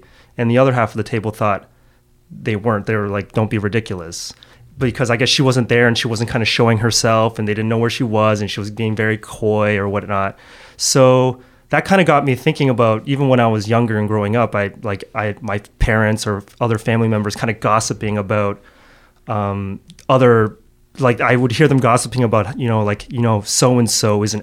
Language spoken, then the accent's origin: English; Newmarket, Ontario, Canada; born there; I'm second generation Korean Canadian, and I was born in the suburbs. I was born in Newmarket, Ontario, GTA. So I have a lot of, I guess, Canadiana in me as well. But my home was very, very. I grew up in a very, very Korean home.